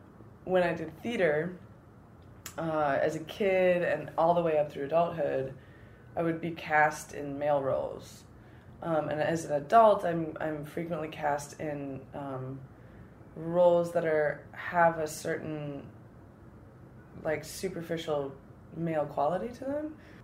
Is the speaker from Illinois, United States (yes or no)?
yes; Champaign-Urbana, Illinois, United States; I'm from Champaign-Urbana, Illinois.